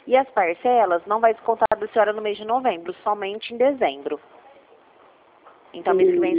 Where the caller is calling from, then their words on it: Ribeirão Preto, São Paulo, Brazil; Ribeirão Preto.